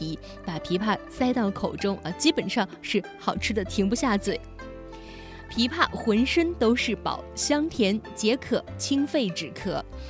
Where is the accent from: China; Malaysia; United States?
China; Nanjing, Jiangsu; 再来说说我们南京人